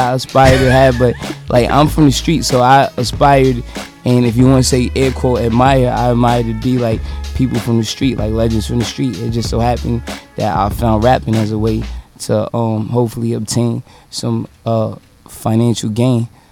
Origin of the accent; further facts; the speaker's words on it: New York, United States; I'm from New York, and I got more money than everybody that's from New York supposed to be coming up.